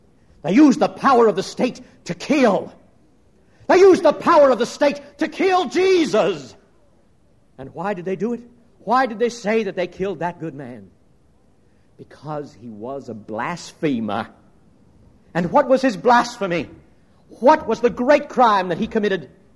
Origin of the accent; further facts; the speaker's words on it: United States; Only I'm an American, preaching to Americans.